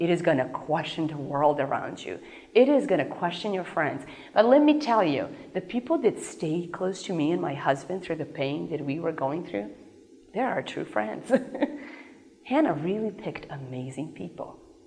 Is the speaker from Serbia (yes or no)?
yes; Serbia; I mean, I'm Serbian, I grew up in Serbia, and when I was visiting the United States